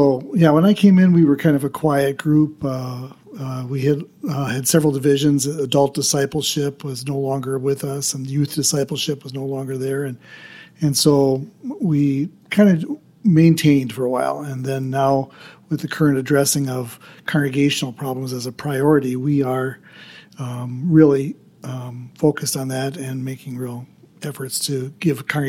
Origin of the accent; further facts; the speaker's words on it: Manitowoc, Wisconsin, United States; also born or lived in Michigan / Japan / California; now in Milwaukee, United States; I grew up in Manitowoc, but I've been kind of all over. My places of service were Michigan and Japan and California, as well as many years here in the Milwaukee area.